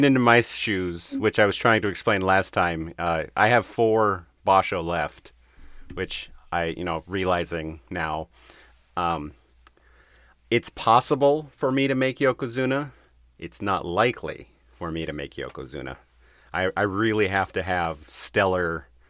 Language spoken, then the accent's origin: English; Portland, Oregon, United States; Like I openly admit that I'm from Portland, Oregon.